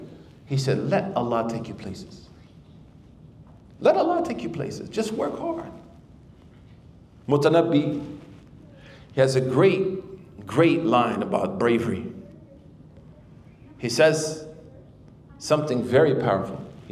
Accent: Oklahoma, United States; I'm from Oklahoma, we barely speak, you know, that we say dadgummit.

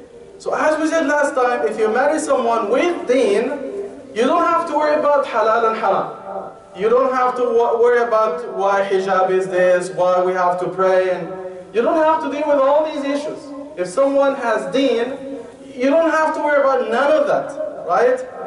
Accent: Egypt; from what I have seen here and back home, you know, I traveled and I grew up in Egypt

